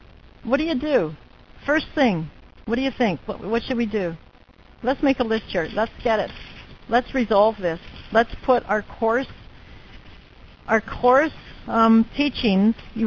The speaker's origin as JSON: {"language": "English", "country": "New Zealand", "said": "but I'm a Kiwi."}